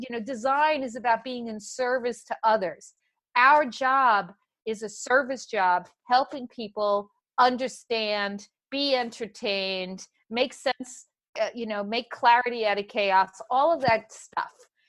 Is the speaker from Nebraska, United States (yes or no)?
no; Staten Island, New York, United States; And I'm a girl from Staten Island, okay?